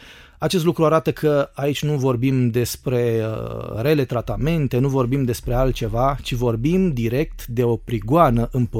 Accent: Romania; Pentru noi, ca și români, după 25 de ani, 26, într-un fel luasem o pauză.

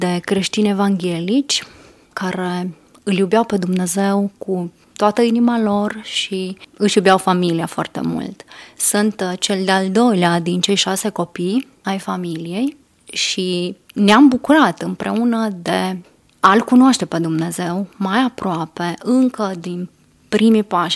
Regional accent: Vršac, Vojvodina, Serbia; now in Romania; De origine sunt din Vârșeț, Serbia.

